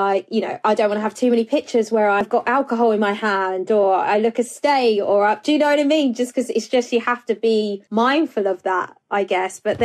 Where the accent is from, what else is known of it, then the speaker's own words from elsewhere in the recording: London, United Kingdom; I am just me and I'm just … from Southeast London who, you know, says what she means and means what she says